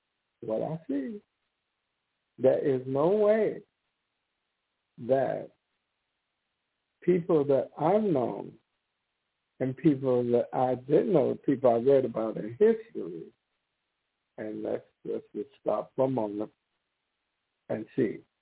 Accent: the South, United States; I grew up in the South, well, a combination of South and the North, but mainly in the South.

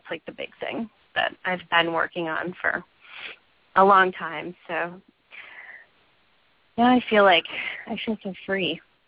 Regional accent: Midwest, United States; I mean, I'm from the Midwest, but yeah, I've been out here way too long, so it's all the negative has filtered in.

